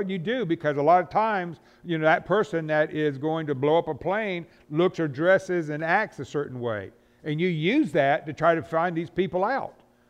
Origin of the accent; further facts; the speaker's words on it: the South, United States; I'm from the South, so I can talk about it.